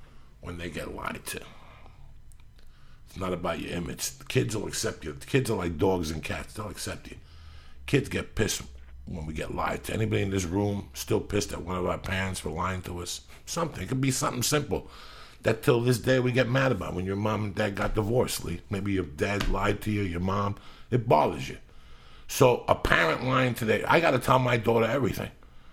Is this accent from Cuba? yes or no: yes; Cuba; now in New York, United States; So, when I came from Cuba, I hung out with the brothers. They were the first friends I had in 125th Street in Harlem.